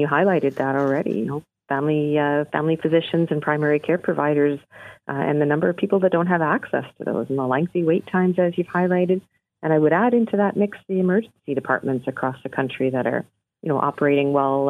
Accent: British Columbia, Canada; And I just because I'm from British Columbia, I'll give you a BC example.

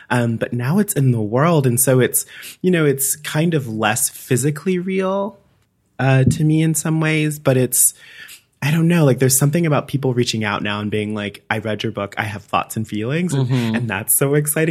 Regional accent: Alabama, United States; moved away as an adult; also born or lived in Madison, United States; now in Iowa City, United States; So I'm from Alabama. I lived there my entire life until I went to graduate school at the University of Wisconsin-Madison.

